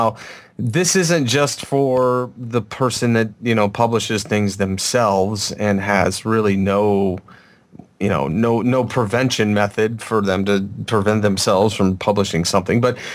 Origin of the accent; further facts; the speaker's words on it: Chicago, Illinois, United States; Now, I'm from Chicago, and a long time ago, the people of Chicago reversed the flow of the river.